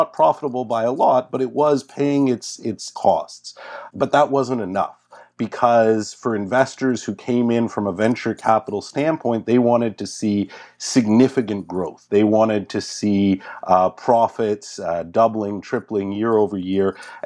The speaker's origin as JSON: {"language": "English", "town": "Montreal", "region": "Quebec", "country": "Canada", "tie": "born or raised there", "said": "My hometown newspaper, the Montreal Gazette, has just announced the firing of almost everybody"}